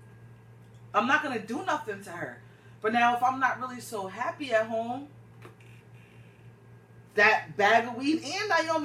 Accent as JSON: {"language": "English", "town": "Stamford", "region": "Connecticut", "country": "United States", "said": "You in this Norwalk shit? I'm from Stanford."}